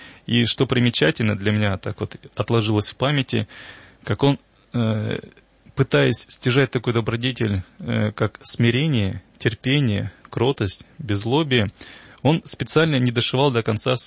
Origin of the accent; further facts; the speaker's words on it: Sverdlovsk Oblast, Russia; born there; мне приятно говорить о том месте, где я родился в Свердловской области.